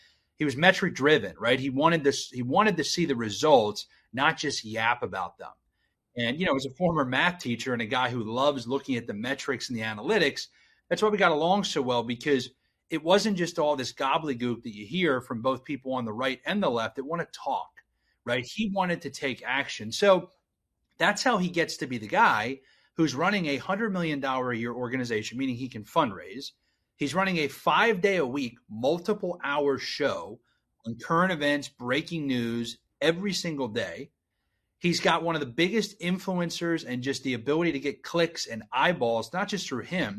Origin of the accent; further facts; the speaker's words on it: Pennsylvania, United States; And so Charlie really was the one who encouraged me to go back to my home state. Justin, my number two, he's also from PA.